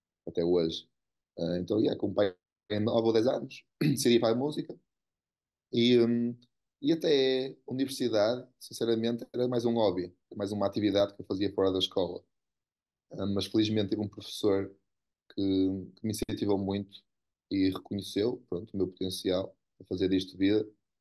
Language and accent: Portuguese; Viana do Castelo, Portugal; Não, eu sou de Viana, mas sempre pensava em voltar para Portugal